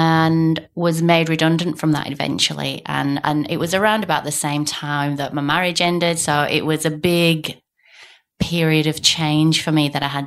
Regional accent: Yorkshire and the Humber, United Kingdom; moved away as an adult; now in Australia; You can tell from my accent, I'm from the UK, from the north of England, Yorkshire.

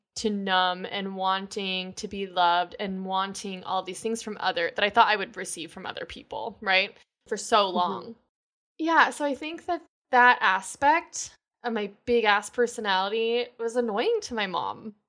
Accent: Michigan, United States; I grew up in Michigan

